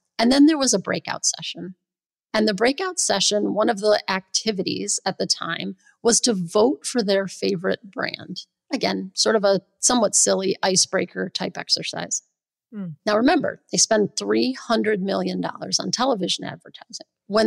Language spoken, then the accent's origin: English; Midwest, United States; And I'm a Midwesterner who at the time was living in California, so it felt very much like home.